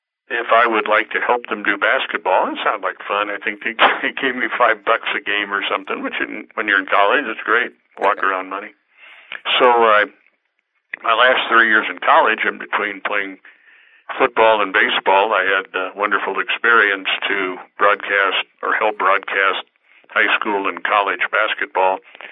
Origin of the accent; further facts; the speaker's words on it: Bloomington, Illinois, United States; Growing up in Bloomington, normally you're about halfway between Chicago and St. Louis.